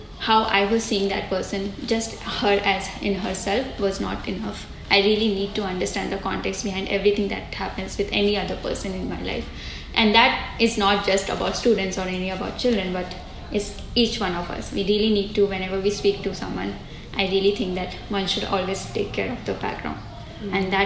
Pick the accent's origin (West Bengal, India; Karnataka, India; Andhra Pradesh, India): West Bengal, India; Kolkata; now in Delhi, India; then I came to Delhi from, I was originally from Kolkata in India, and then I came to Delhi